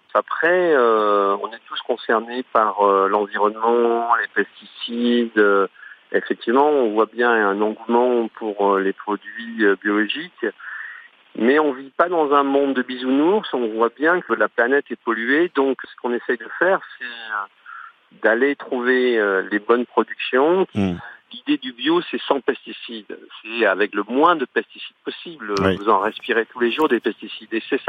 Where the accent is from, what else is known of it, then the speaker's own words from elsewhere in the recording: Mali; j'ai passé mon enfance au Mali.